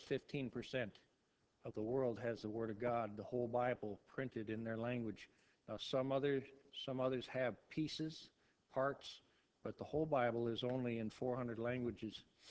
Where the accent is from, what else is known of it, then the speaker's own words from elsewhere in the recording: Midwest, United States; realize they speak different in New England than this Midwesterner does, but I hope you can understand my accent.